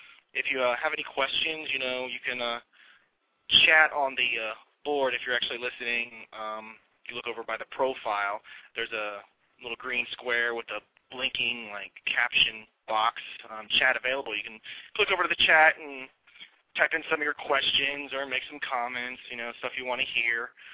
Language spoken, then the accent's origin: English; Florida, United States; I grew up in Florida, big Florida State fan. I ended up attending Florida State for college.